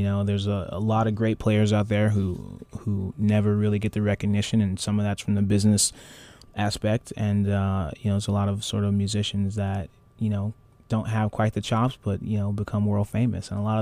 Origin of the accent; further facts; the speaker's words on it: Pittsburg, California, United States; I'm from the East Bay originally. Actually, grew up in Pittsburgh, California. Went to grade school and high school there.